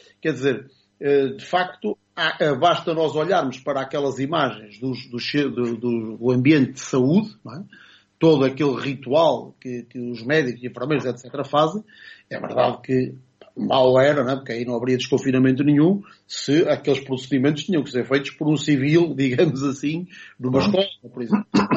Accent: Portugal; nós se calhar como bons portugueses

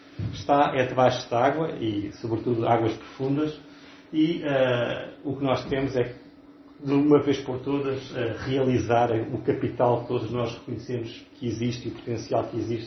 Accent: Cascais, Lisbon, Portugal; Ainda por cima adorava a minha terra, sou originário de Cascais

